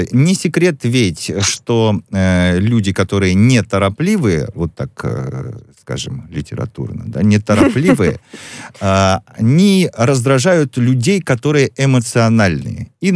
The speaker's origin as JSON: {"language": "Russian", "country": "Ukraine", "said": "Я не знаю, я украинец, про нас говорят, что мы очень хитрые."}